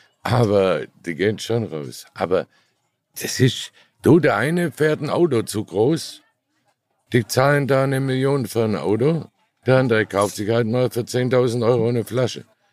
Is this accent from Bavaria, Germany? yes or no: no; Baden-Württemberg, Germany; Ich bin Schwabe.